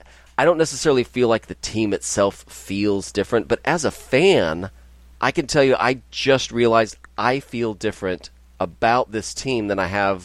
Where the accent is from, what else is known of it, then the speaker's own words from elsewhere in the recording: Houston, Texas, United States; my progressing from growing up in Houston as a Rockets fan and divorcing that Houston franchise